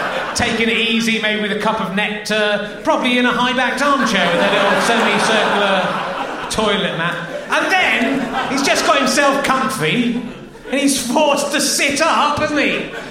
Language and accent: English; Cheddar, South West England, United Kingdom; I'm from Cheddar.